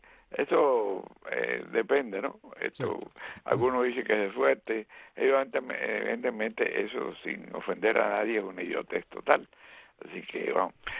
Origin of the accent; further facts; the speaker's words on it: Cuba; nosotros no tomamos muy en serio ninguna de esas cosas como buenos cubanos